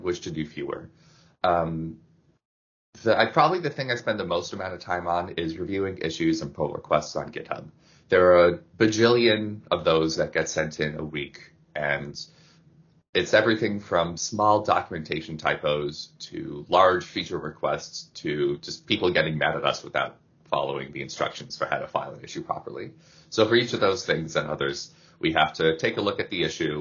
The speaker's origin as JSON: {"language": "English", "region": "New York", "country": "United States", "also_born_or_lived": "Seattle", "lives_now": "Philadelphia, United States", "said": "Well, rather, I'm from upstate New York, then I lived in New York, then in Seattle, but now I live in Pennsylvania, in Philadelphia."}